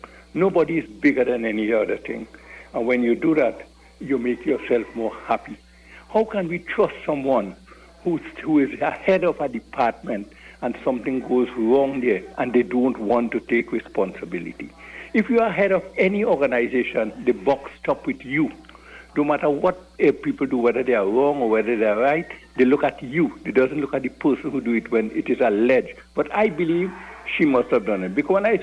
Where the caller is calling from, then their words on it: Bokaro, Jharkhand, India; Good morning. I'm calling from Bukaro.